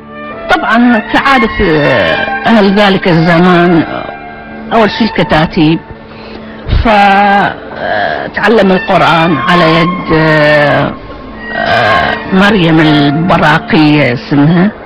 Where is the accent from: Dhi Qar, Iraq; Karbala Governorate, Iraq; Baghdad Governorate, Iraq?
Baghdad Governorate, Iraq; Baghdad; born there; احنا من قبيلة بني اسد بالاساس، وولدت في بغداد في منطقة هي قريبة من الجادرية اسمها زوية، اللي هسه بيها جامعة